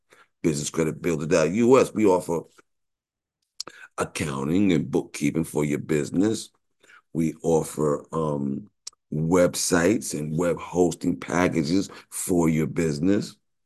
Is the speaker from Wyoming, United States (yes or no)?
no; New York City, New York, United States; Once again, born and raised in New York City.